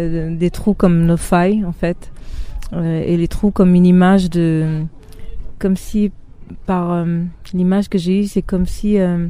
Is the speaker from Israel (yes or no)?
yes; Israel; first language Hebrew; French is a second language; moved away; L'hébreu, c'était mon langage, on va dire, de tous les jours, parce que j'ai grandi en Israël. Et donc, c'est que quand j'ai quitté Israël